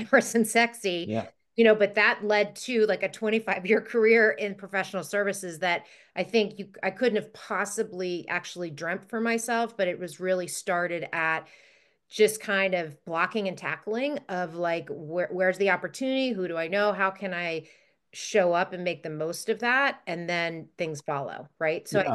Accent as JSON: {"language": "English", "town": "McLean", "region": "Virginia", "country": "United States", "tie": "born or raised there", "said": "It's funny, I grew up in McLean."}